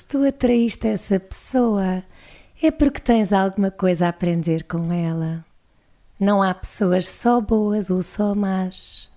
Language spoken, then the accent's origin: Portuguese; Portugal; não é à toa que eu sou portuguesa